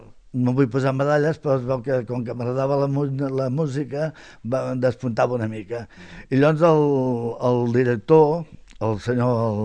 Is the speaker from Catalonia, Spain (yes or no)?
yes; Barcelona, Catalonia, Spain; Jo sóc fill de Gràcia. Gràcia, barri amb tramvia, del peu del davant de casa un tramvia